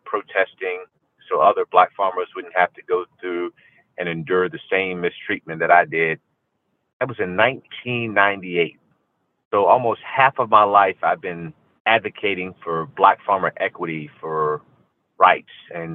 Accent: Reedville, Virginia, United States; My hometown of Reedville, Virginia, is the last commercial fishing village on the whole East Coast between Florida and Maine.

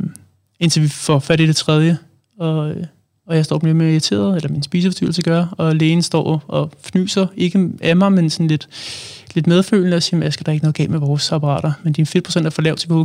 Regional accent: Allerød, Capital Region of Denmark, Denmark; now in Hvidovre, Denmark; Jeg er 27 år. Jeg er oprindelig fra Allerød. Bor nu i Hvidovre.

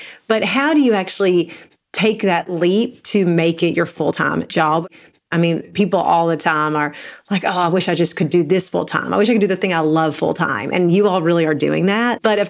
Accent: Kentucky, United States; So I grew up in Eastern Kentucky in a really small town

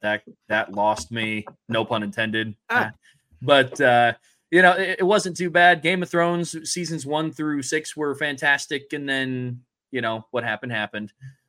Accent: Elkhart, Indiana, United States; And so where I grew up in Elkhart, It was a little weird because you had Colts fans, you had Bears fans.

